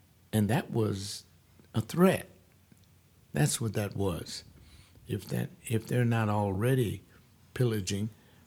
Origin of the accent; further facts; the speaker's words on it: United States; but yeah, I'm American. I like to shop for my food.